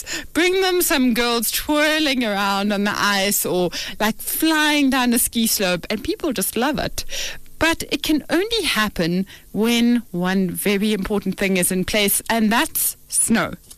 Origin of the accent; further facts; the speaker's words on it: South Africa; I didn't quite know this because I'm a South African child, but there are all kinds of snow.